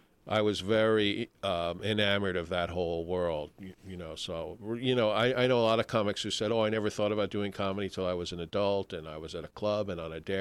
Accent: New York City, New York, United States; I'm from New York City.

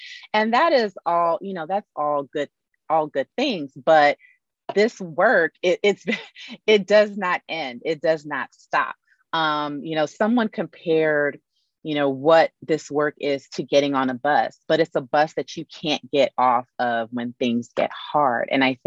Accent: Los Angeles, California, United States; I'm from South Central, and I never saw anyone that looked like me as a fundraiser in that role.

